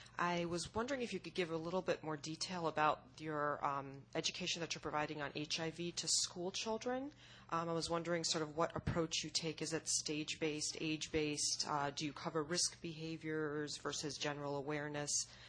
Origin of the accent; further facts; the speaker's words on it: United States; from the United States.